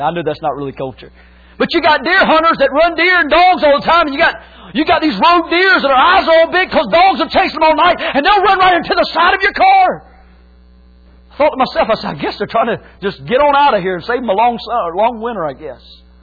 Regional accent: Tyner, North Carolina, United States; I'm from Tyner, North Carolina. North Kakalaki. That's what we call it. I'm down there. I was lived in a double wide most of my life.

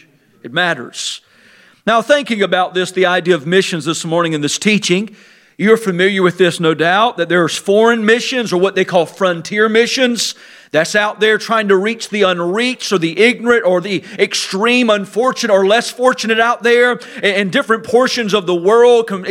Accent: United States; I even felt guilty when I was over there in Africa for a couple of months because I'm from the American culture, right?

